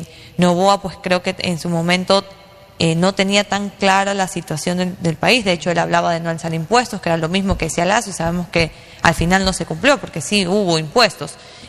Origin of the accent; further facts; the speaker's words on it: Manta, Manabí, Ecuador; also born or lived in Puerto Viejo; Nací en Puerto Viejo, pero crecí en Manta, sí. Saludos a mi linda provincia.